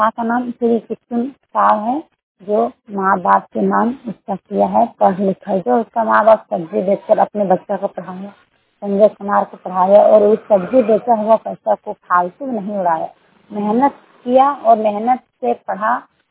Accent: Koderma, Jharkhand, India; ग्राम post सोनामर causal Koderma के रहने वाली हूँ।

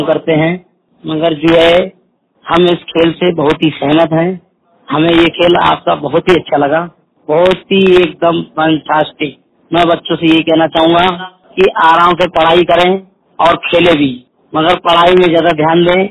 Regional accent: Uttar Pradesh, India; मैं डिस्ट्रिक्ट बदायूं का रहने वाला हूँ।

